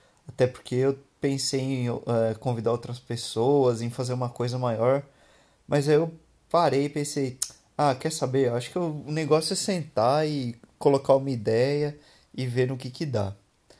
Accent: Bauru, São Paulo, Brazil; born there; Eu hoje tenho 33 anos e eu sou brasileiro, nascido no estado de São Paulo, na cidade de Bauru. Passei pouco tempo em Bauru e mudei para uma cidade que não muito difícil de se achar no mapa.

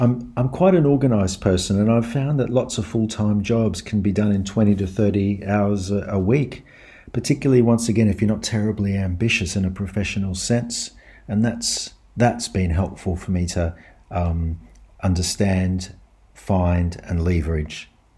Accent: Australia; now in France; I'm Australian. I live in France

